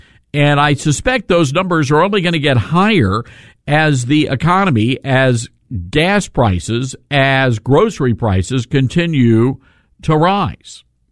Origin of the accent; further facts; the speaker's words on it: the South, United States; And I don't know if it's because I'm a Southerner and I grew up in the age after the Civil Rights Movement and got to see it firsthand.